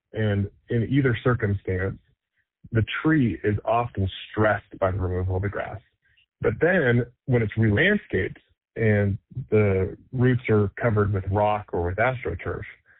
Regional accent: Arizona, United States; now in Las Vegas, United States; I grew up in Arizona.

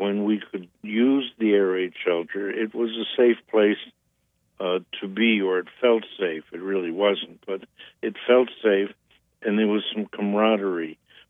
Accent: Germany; first language German; English is a second language; now in United States; But deep in my heart, my first language was German. My first culture was German. My mother and I bonded in Germany.

